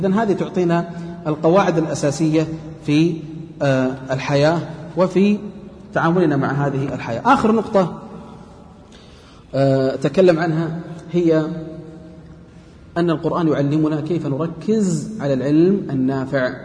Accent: Riyadh, Riyadh Province, Saudi Arabia; أن أحد الآباء عندنا في الرياض

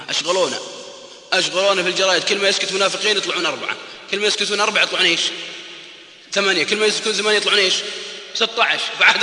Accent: Al-Qassim, Saudi Arabia; والله واحد عندنا في القصيم

